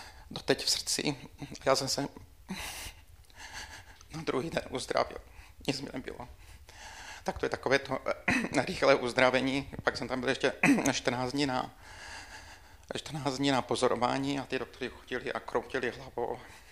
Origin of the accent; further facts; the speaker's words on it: Slovakia; Abyste mě pochopili, tak já pocházím ze Slovenska